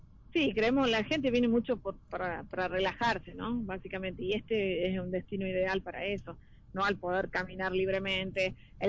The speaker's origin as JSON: {"language": "Spanish", "region": "San Luis", "country": "Argentina", "tie": "born or raised there", "lives_now": "Merlo, Argentina", "said": "Yo soy nacida y criada en San"}